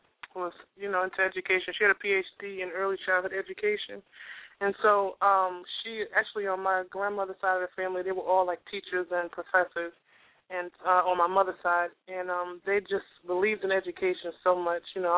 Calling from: New Jersey, United States; New Jersey.

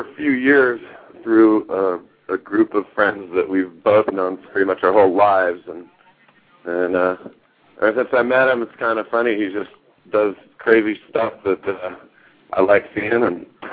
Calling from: California, United States

